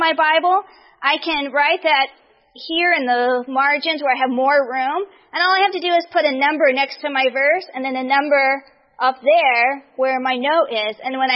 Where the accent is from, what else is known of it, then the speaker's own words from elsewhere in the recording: Arizona, United States; I grew up in Arizona. And I was at the Arizona camp meeting many years ago.